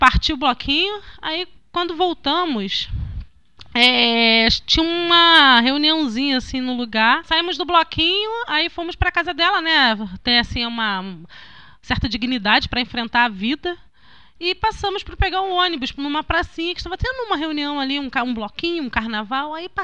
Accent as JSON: {"language": "Portuguese", "region": "Rio de Janeiro", "country": "Brazil", "tie": "born or raised there", "also_born_or_lived": "Bom Sucesso"}